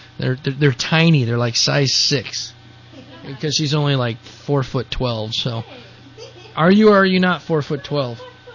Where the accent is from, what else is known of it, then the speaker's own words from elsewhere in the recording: Colorado, United States; now in California, United States; I'm from Colorado. When you put in a water pipe, it has to go down 5 or 6 feet because of the permafrost level and fracturing. But here in California, it's so easy.